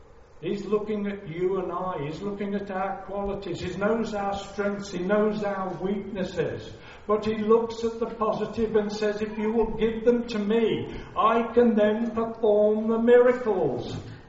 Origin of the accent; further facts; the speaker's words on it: West Midlands, United Kingdom; I remember as a child, I was walking from Blackheath down to Old Hill, which was 6 miles in the Black Country where I grew up.